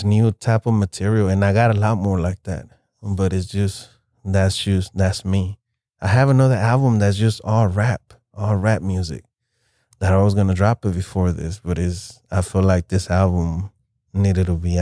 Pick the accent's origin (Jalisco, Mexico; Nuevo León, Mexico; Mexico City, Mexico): Nuevo León, Mexico; Monterrey; I grew up listening to all them grupos. So, and I'm from Monterrey. Cumbia has been in my blood since a little kid.